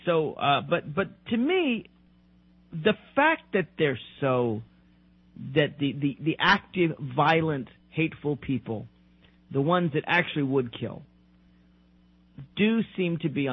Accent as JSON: {"language": "English", "region": "Tennessee", "country": "United States", "said": "After all, I'm from Tennessee."}